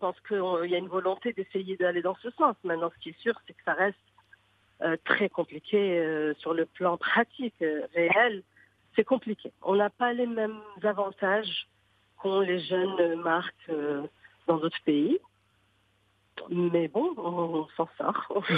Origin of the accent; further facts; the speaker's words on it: Morocco; je suis marocaine